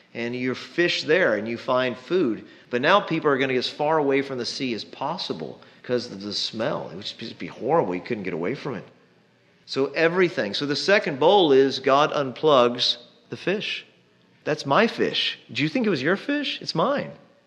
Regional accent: Texas, United States; accent: Texan; Boils, as some people say it, but I'm from Texas.

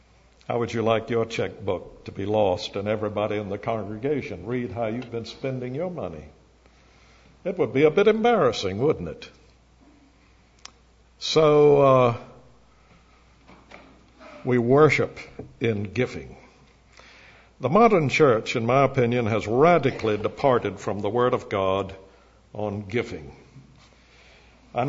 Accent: Charleston, South Carolina, United States; the church in which I grew up in Charleston, the First Presbyterian Church, the Old Scots Presbyterian Church, they call it

